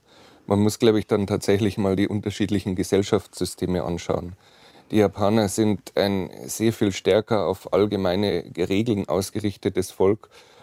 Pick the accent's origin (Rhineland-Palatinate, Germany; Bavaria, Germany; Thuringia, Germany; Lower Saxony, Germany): Bavaria, Germany; ich komme jetzt aus Bayern